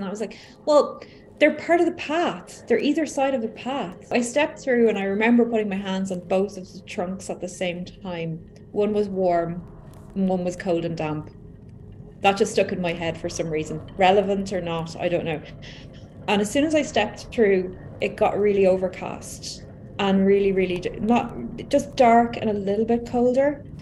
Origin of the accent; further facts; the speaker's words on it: Ireland; I'm from Ireland. I am 45.